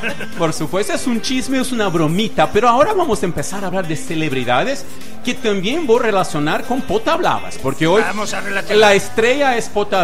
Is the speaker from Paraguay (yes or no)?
no; Brazil; Spanish is a second language; Yo soy de Brasil. En Brasil hay muchas ferias así bonitas también.